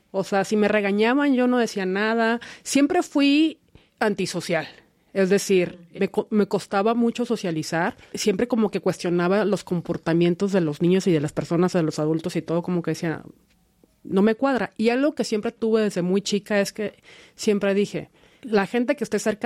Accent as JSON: {"language": "Spanish", "town": "Mexicali", "region": "Baja California", "country": "Mexico", "tie": "born or raised there", "said": "Soy hija única. Yo crecí en Mexicali, y como bien saben, pues pueblo chico, infierno grande"}